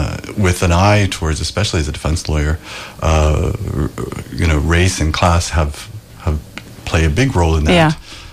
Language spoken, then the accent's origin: English; Florida, United States; So I was a public defender in New York for many years. I grew up in Florida to Irish parents.